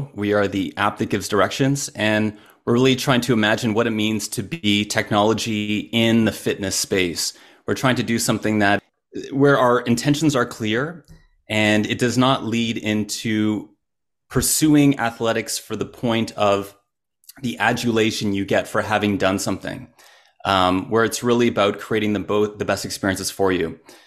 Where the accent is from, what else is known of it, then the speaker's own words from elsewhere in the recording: Montreal, Quebec, Canada; growing up in Montreal